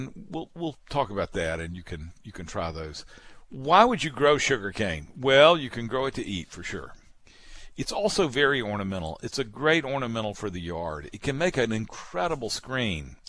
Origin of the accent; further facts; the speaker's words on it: Alabama, United States; also born or lived in Mississippi; Certainly they did in the places where I grew up in South Alabama and South Mississippi.